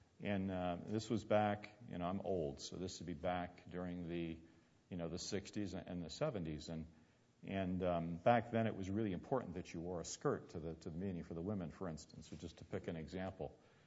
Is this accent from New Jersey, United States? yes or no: yes; Burlington, New Jersey, United States; The assembly that I grew up in Burlington, New Jersey, was called Grace and Peace Chapel